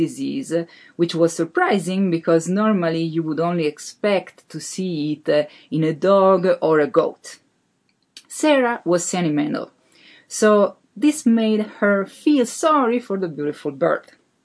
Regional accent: Turin, Piedmont, Italy; I come from Turin. It's a very pretty town in the northwest side of Italy, 2 hours from the mountains, 2 hours from the seaside.

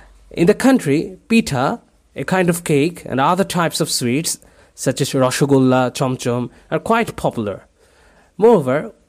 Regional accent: Comilla, Chittagong Division, Bangladesh; also born or lived in Sylhet, Bangladesh; Hello, I'm from Sylhet, a city in Bangladesh. Although I was born and brought up in Kumila, an ancient town of our country

